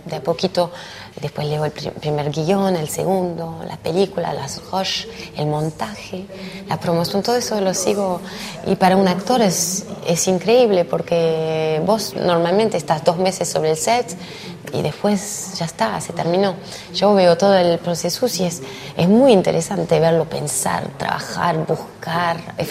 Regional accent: Argentina; now in France; soy más francesa que argentina, estoy acá hace 38 años, pero me encanta ir allá, mi familia, todo.

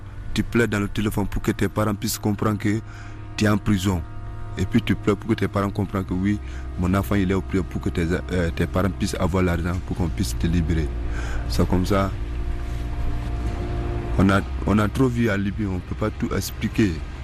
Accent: Guinea; born there; j'ai 17 ans, je suis né en 2000. Je suis né de la Guinée Conakry.

